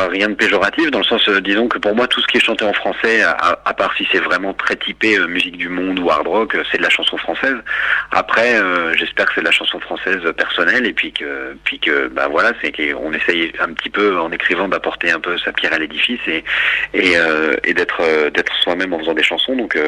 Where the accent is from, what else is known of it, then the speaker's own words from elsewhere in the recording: Paris, Île-de-France, France; Moi de Paris. Je suis né à Paris, du 14e arrondissement. J'ai jamais, bah, comme … d'ailleurs, j'ai jamais trop bougé de Paris.